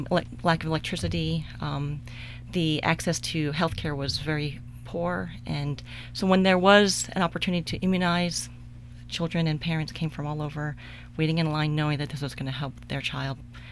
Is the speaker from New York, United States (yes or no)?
yes; New York City, New York, United States; So I'm from New York City and my parents immigrated from South Korea.